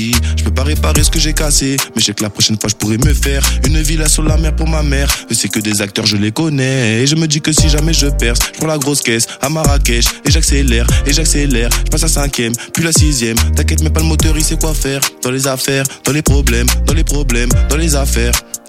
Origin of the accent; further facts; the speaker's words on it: Angers, Pays de la Loire, France; J'ai grandi ici à Angers, dans le 49, tu connais, Maine-et-Loire. J'ai grandi de base, j'habite à la Roseraie, tu vois. Et j'ai déménagé là, il n'y a pas longtemps, vers le GP, tu vois.